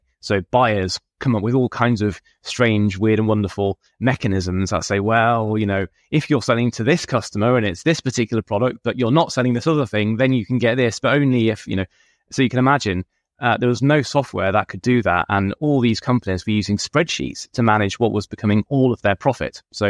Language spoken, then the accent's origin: English; United Kingdom; now in United States; I guess as a Brit, you know, I've always found Americans very upbeat and positive